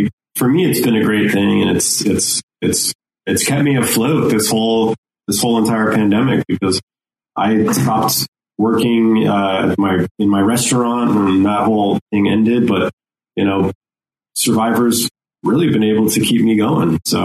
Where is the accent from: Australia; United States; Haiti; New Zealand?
Australia; I realized in Game Changers that I needed to, like, maybe not be as Aussie, not be as much of myself as I was in the past.